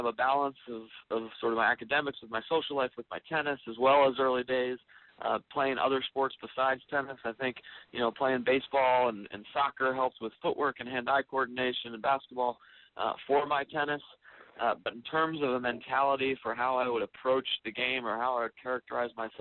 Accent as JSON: {"language": "English", "town": "Washington", "region": "District of Columbia", "country": "United States", "tie": "born or raised there", "said": "I grew up in Washington, D.C., went to a regular high school"}